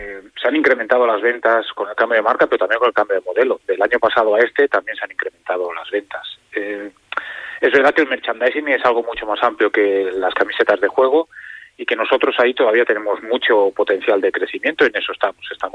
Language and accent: Spanish; Barcelona, Catalonia, Spain; born there; Yo soy nacido en Barcelona